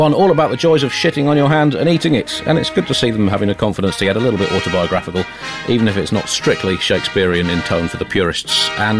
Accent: United Kingdom; now in India; the slight imperial baggage that I have as a British person in India

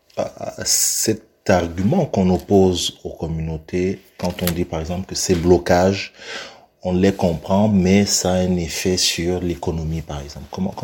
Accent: Quebec, Canada; born there; Je suis né au Québec, on s'entend.

